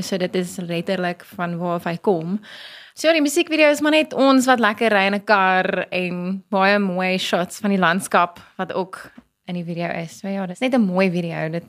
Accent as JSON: {"language": "Afrikaans", "region": "Free State", "country": "South Africa", "said": "Van die Vrystaat, wat oulik is, want ons kom altyd van die Vrystaat af"}